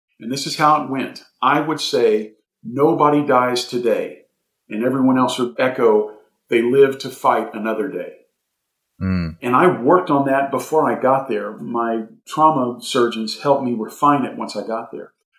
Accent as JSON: {"language": "English", "town": "Austin", "region": "Texas", "country": "United States", "tie": "born or raised there", "said": "And I grew up in the Austin area, but my family's from Abilene, long history of West Texas cowboy folks."}